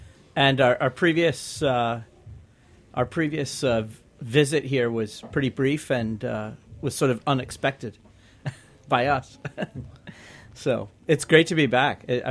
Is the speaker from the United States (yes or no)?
yes; St. Louis, Missouri, United States; now in Edinburgh, United Kingdom; I grew up in St. Louis, so I was born there, and longtime blues fan. Obviously, a big Cards fan. So, but I escaped, as many people do, from a city with no mountains and no ocean. And I ended up after a number of years in Edinburgh.